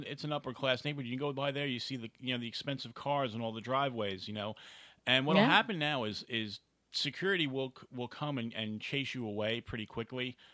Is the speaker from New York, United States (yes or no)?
yes; New York City, New York, United States; growing up in New York City like I did, that the main reporters there were from Fox 5 News in New York.